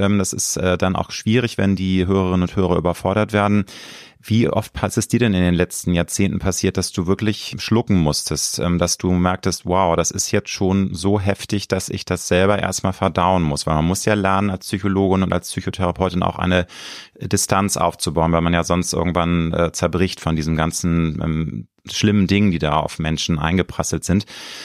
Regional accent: Hamburg, Germany; Ich bin ja ein Hamburger Jung

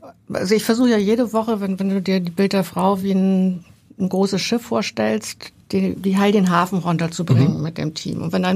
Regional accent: Lunestedt, Lower Saxony, Germany; Nee, ich komme aus dem Landkreis Cuxhaven, okay. Und da aus einem kleinen Örtchen namens Lunestedt.

